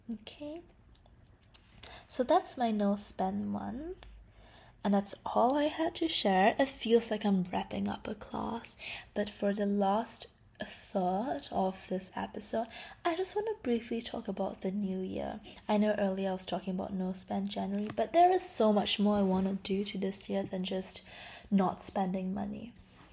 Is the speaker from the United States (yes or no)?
no; Singapore; my accent growing up in Singapore and the attitudes and perceptions linguistically that people have of the way we speak.